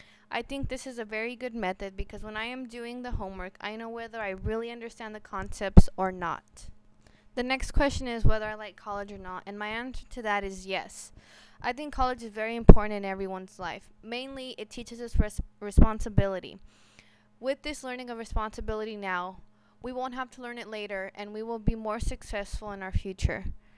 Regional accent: Indio, California, United States; now in San Diego, United States; I am from Indio, California, which is here in SoCal, and it is about 30 miles east of the Palm Springs area.

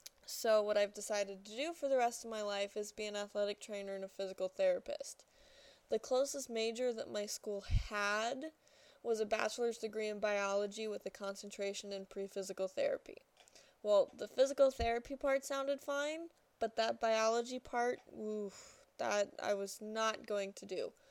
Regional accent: Simi Valley, California, United States; I was born and raised in Simi Valley, California. I'm a transfer student, and this is my first semester at San Diego.

